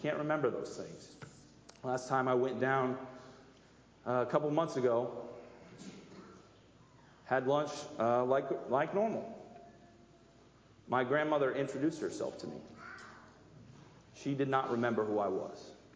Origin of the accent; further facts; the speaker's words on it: Cambridge City, Indiana, United States; Once a month, I travel down to where I grew up in Cambridge City